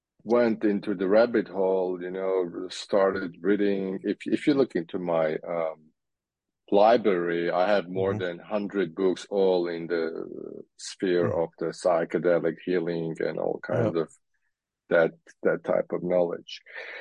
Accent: Armenia; I was born and raised in Armenia.

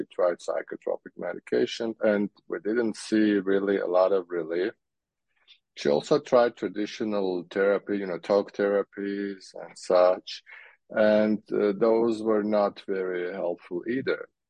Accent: Armenia; I was born and raised in Armenia.

